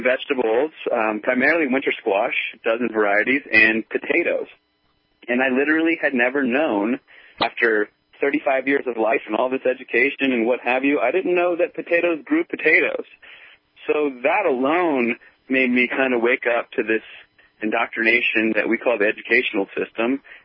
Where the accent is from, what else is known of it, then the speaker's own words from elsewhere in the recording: Virginia, United States; also born or lived in Northern California; I grew up in Virginia, and then after all these different walks of life and many careers, I ended up in Northern California going back to school.